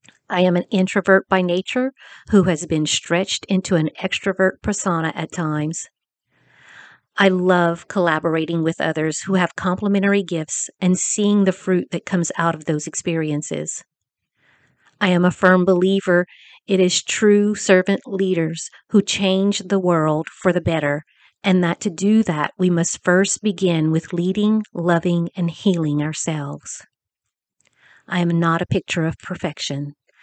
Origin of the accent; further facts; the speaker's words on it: Louisiana, United States; accent: Cajun; My Cajun accent can get very flat when sharing something I'm passionate about.